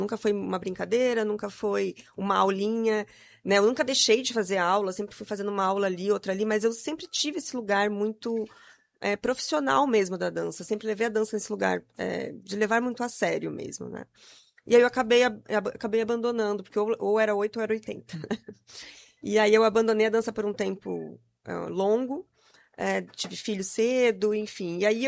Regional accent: Ponta Porã, Mato Grosso do Sul, Brazil; eu sou da fronteira, sou de Ponta Porã. Comecei a dançar lá. E eu vinha para Campo Grande para fazer as provas e as aulas

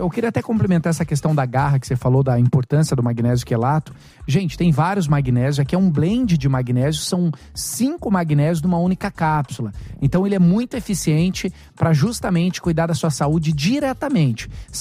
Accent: Paraná, Brazil; Eu sou do campo, né? Eu sou do Paraná, eu sou do campo

